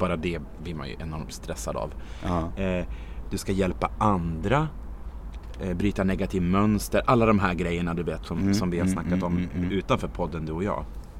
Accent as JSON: {"language": "Swedish", "region": "Norrland", "country": "Sweden", "said": "för att jag är från Norrland."}